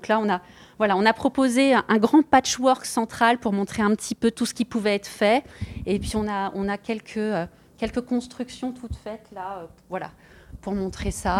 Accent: France; now in Portugal; Je suis une Française qui s'installe au Portugal

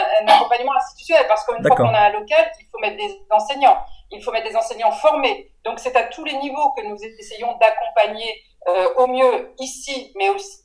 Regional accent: France; Humainement, il a ces qualités que nous recherchons lorsque nous sommes Français de l'étranger.

